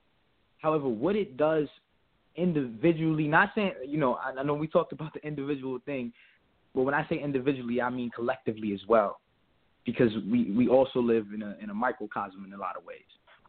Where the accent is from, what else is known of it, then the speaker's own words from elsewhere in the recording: Plainfield, New Jersey, United States; now in Augusta, United States; And I'm from Plainfield, New Jersey. I'm in Augusta, Georgia, which is a big sharecropping town.